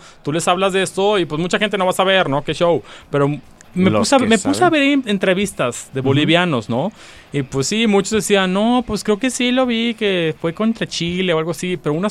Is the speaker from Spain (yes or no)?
no; Mexico; Sí, me burlo de los mismos mexicanos.